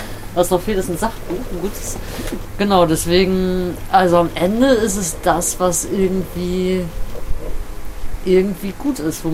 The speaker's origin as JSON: {"language": "German", "region": "Bremen", "country": "Germany", "tie": "born or raised there", "said": "Also, ich komme aus Bremen-Nord, Blumenthal, da bin ich aufgewachsen, kennst du vielleicht, auch so ein abgehängter Stadtteil."}